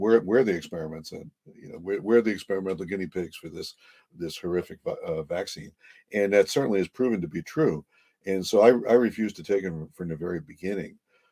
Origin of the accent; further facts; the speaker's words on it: New Jersey, United States; And that, of course, I'm from New Jersey.